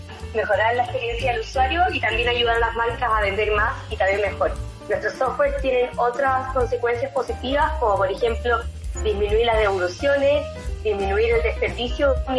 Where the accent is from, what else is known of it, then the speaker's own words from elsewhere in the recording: Chile; yo soy ingeniera comercial, estudié negocios, soy de Chile, tengo 33 años